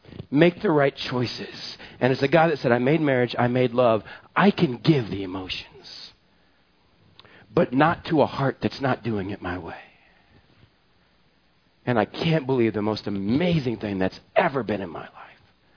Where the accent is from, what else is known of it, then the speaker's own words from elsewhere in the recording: Texas, United States; I come from West Texas. You don't cry, period.